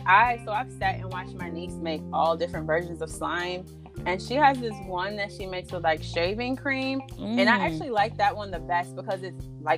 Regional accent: Buffalo, New York, United States; And probably because I'm from Buffalo and it's normally mm-hmm. cold and we don't have, like, we have beaches, but they suck.

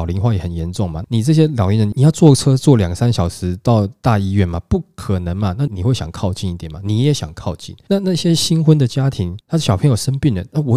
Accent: Taiwan; 尤其我们台湾人又不是像那国外那种，就是你开几个小时去买个菜你都能接受，不可能啊。

